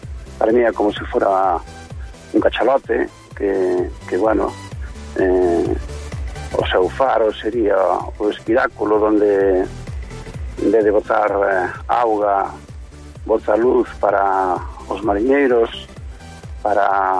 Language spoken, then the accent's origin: Spanish; San Cibrao, Galicia, Spain; Yo como nací en San Ciprián, en las mis raíces, pues pasanse mucho no mar